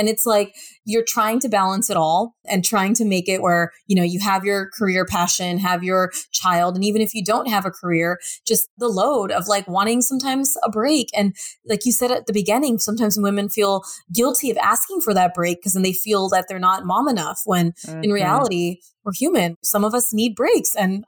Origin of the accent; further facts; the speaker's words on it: United States; being an American woman working in America